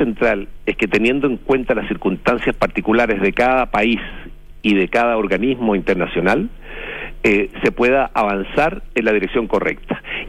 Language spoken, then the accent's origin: Spanish; Chile; nosotros como chilenos y como país